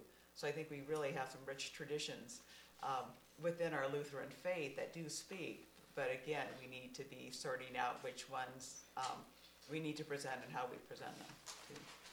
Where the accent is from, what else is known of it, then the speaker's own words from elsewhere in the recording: Pacific Northwest, United States; growing up in the Northwest, I was always kind of embarrassed to be a Christian.